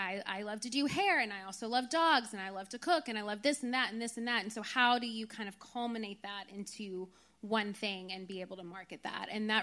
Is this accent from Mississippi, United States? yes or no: no; Nashville, Tennessee, United States; Hi, Nashville, my hometown.